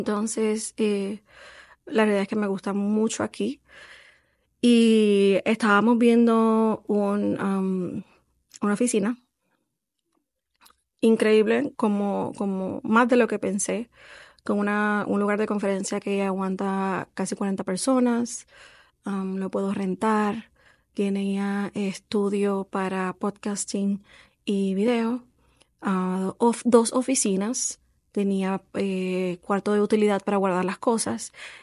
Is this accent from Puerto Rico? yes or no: yes; Puerto Rico; yo soy boricua. Los boricuas hablamos de dinero